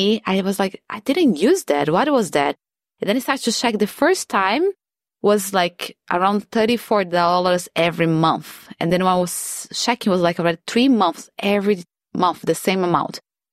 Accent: Brazil; now in Australia; as I said, I'm from Brazil and Brazil is known as being a dangerous country.

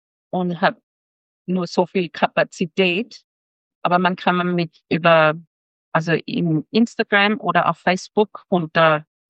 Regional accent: Austria; ich komme vom Westen, vom Österreich

